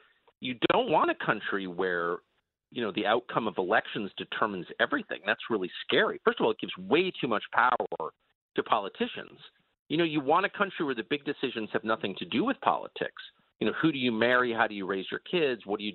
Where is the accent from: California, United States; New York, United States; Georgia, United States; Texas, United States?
California, United States; La Jolla; also born or lived in Georgetown; I mean, I grew up in La Jolla, California, and Georgetown in a, you know, affluent family or whatever.